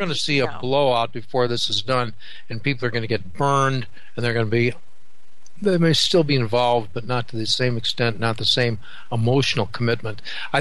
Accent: Illinois, United States; I can remember my hometown in northern Illinois was hit by a tornado in the 60s.

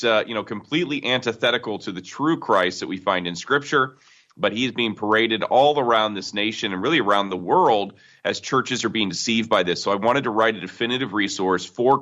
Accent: South Bend, Indiana, United States; I'm from South Bend, Indiana.

